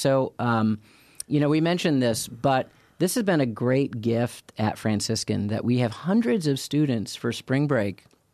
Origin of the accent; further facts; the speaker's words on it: Illinois, United States; I grew up outside of Chicago, actually. I was a kid with the 85 Bears. I remember going to my local Jewel Osco and picking up my 45